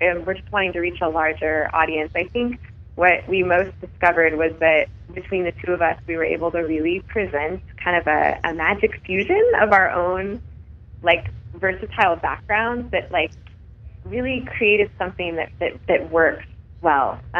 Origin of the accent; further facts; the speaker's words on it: Portland, United States; I'm from Portland and based in the U.S.